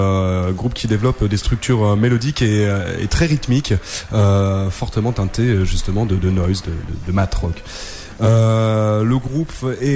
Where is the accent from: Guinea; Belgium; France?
France; Grand Est; Exactement. Mais les Vosges.